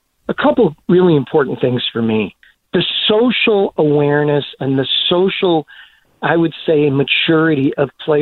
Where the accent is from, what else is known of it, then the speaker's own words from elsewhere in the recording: Illinois, United States; I grew up in the North Side